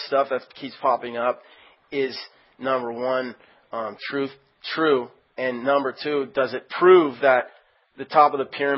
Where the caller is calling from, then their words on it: Manchester, North West England, United Kingdom; I'm actually calling from Manchester, England